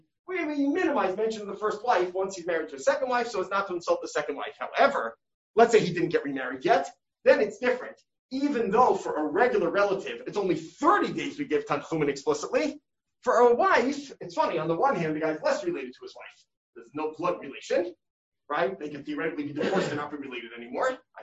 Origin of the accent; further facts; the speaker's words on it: Brooklyn, New York, United States; I grew up in Brooklyn. Anyone else here from Brooklyn?